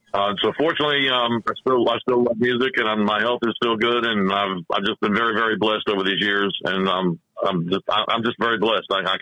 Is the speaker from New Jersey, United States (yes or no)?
yes; New Jersey, United States; Now, my mom was from Atlanta, but I was born in New Jersey, and I was taking lessons as a kid because another kid down the street was doing it.